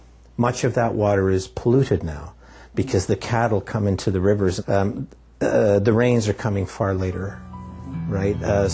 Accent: Canada; asked my wife and I to go as a Canadian observers

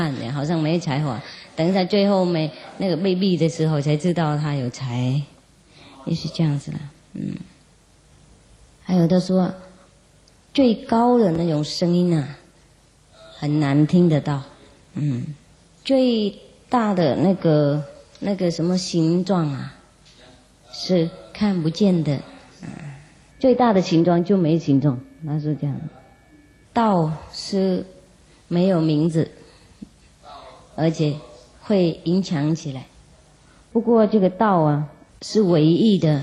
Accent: China; 我们是中国人嘛，所以讲那个

